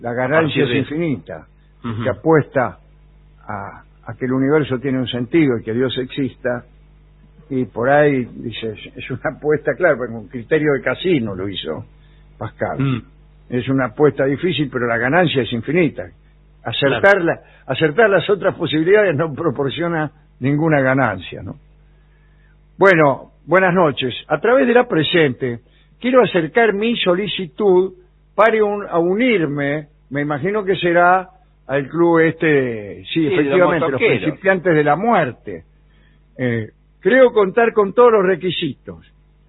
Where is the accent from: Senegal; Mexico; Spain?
Spain; Barcelona, Catalonia; de Barcelona.